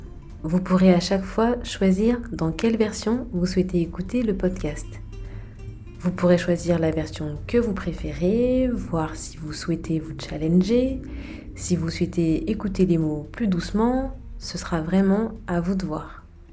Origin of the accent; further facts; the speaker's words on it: Paris, Île-de-France, France; je suis française. Je suis née et j'ai grandi à Paris et en région parisienne et je suis passionnée d'apprentissage de langues étrangères. J'ai appris et je continue d'apprendre l'anglais, l'espagnol et le chinois mandarin.